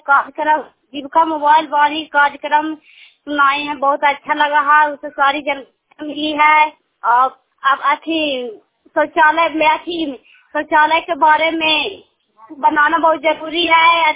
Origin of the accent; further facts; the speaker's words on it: Hilsa, Bihar, India; कावा पंचायत का रहने वाली हूँ, हिलसा प्रखंड का रहने वाली हूँ। बंसी रिहा मेरा गांव है।